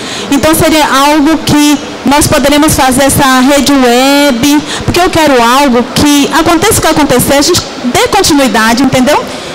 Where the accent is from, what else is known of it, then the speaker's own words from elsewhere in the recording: Bahia, Brazil; eu sou da Bahia, sou da Universidade do Estado da Bahia e sou de comunidade, né?